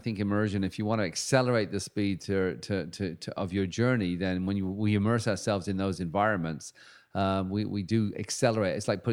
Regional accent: England, United Kingdom; Of course, I am from England originally, so.

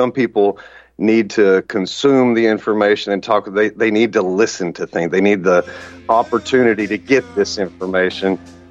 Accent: Texas, United States; I'm a carpenter from East Texas.

